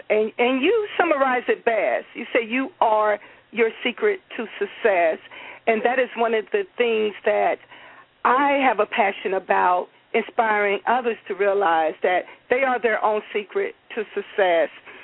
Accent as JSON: {"language": "English", "town": "Tuskegee", "region": "Alabama", "country": "United States", "tie": "born there", "said": "I was born in Tuskegee, Alabama"}